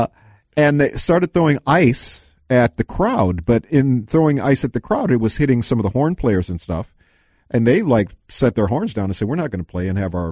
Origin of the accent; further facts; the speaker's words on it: Minneapolis, Minnesota, United States; I love excuses to come back to town. And, you know, I this is my hometown.